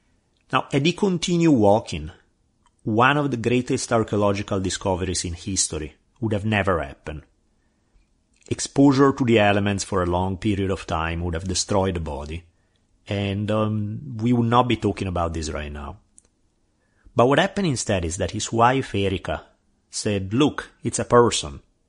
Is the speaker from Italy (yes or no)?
yes; Italy; as a kid growing up in Italy